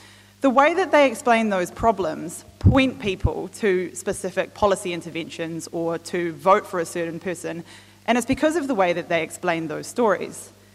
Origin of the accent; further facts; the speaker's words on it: Taranaki, New Zealand; also born or lived in Waitakere City; now in Wellington, New Zealand; I descend from Te Atiawa in Ngāpuhi. I come from Taranaki originally via Waitakere City and now live in Brooklyn and Wellington.